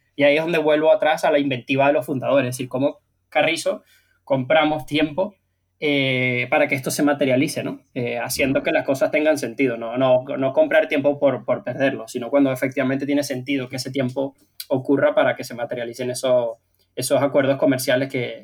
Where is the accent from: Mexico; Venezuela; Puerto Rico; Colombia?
Venezuela; yo vengo de Venezuela, sabemos cómo están las cosas allá